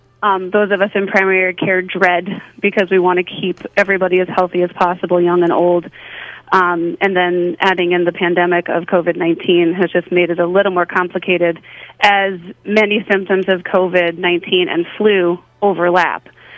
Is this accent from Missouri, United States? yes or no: no; Sharon, Connecticut, United States; I grew up in Charon, Connecticut. I went to Charon Center School in Housatonic Valley, and then went off and got my degrees and came back to practice.